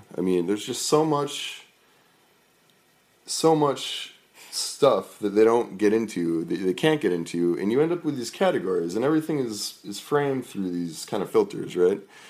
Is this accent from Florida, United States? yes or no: no; Merrimack, New Hampshire, United States; I grew up in New Hampshire in Merrimack, New Hampshire. It was very non-diverse.